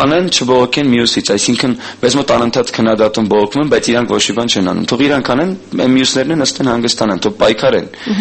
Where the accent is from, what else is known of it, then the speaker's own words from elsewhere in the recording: Tbilisi, Georgia; now in Armenia; 2001 թվականից, երբ Թբիլիսից եկա Հայաստան